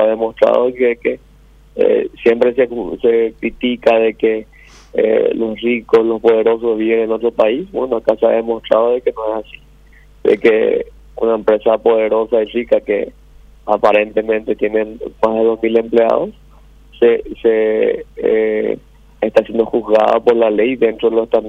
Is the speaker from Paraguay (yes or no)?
yes; Paraguay; nunca estuve tan orgulloso como paraguayo